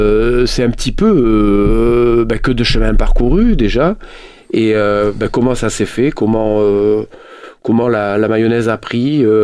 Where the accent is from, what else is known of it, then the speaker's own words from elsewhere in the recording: France; chez nous en France, les élections municipales approchent à grands pas